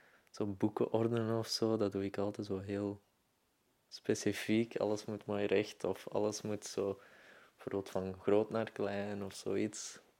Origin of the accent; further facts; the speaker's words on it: Mechelen, Antwerp, Belgium; Ik kom van Mechelen, ik ben 22.